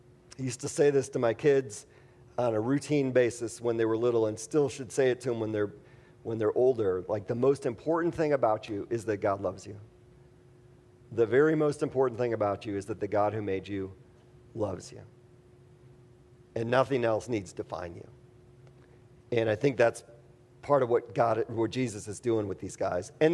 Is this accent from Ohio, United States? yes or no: no; Wisconsin, United States; And I grew up north, and people drink more up there. So, I mean, I grew up in Wisconsin, let's be honest.